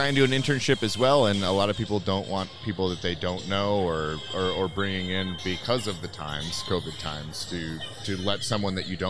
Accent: Marietta, Georgia, United States; I miss Atlanta very, very much. Like I said, I was born in Marietta and went to Fayette County High, so I miss being down here. I miss the red clay. I miss the heat.

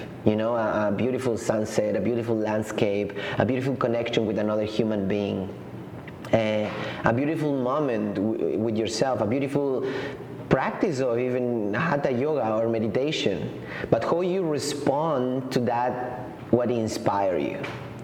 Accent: Patagonia, Chile; Well, about myself, I grew up in Chile, in Patagonia, the Chilean Patagonia

